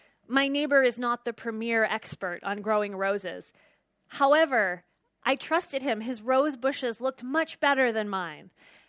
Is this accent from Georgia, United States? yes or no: no; San Francisco, California, United States; I come from California in San Francisco, and I haven't seen rain in 10 months.